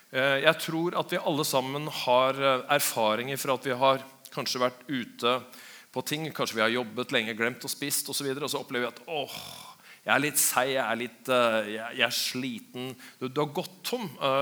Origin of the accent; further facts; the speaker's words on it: Innlandet, Norway; also born or lived in Elverum; now in Biri, Norway; Jeg kommer fra Elverum og oppvokst I Øvleire. Nå så bor jeg på Biri, det beste stedet på innlandet.